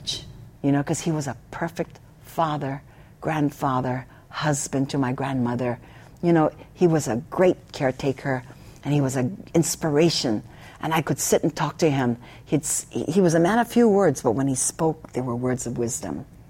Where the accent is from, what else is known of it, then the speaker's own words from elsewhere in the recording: Molokai, Hawaii, United States; Which I didn't mind because I grew up like that on Molokai.